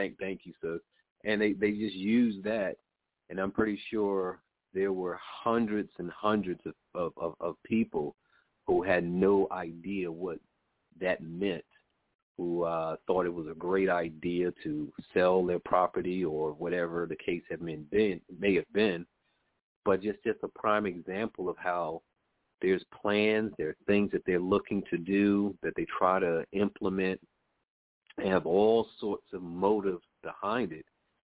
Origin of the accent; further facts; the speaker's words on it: Newark, New Jersey, United States; not too far from where I grew up here in Newark